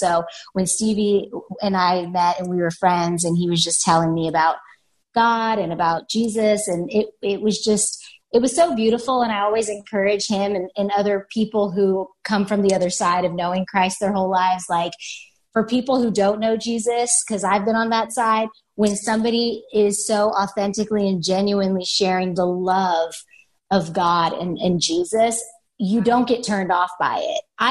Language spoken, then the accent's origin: English; Kurdistan Region, Iraq; I'm from Kurdistan. Yeah, from the northern Iraq region.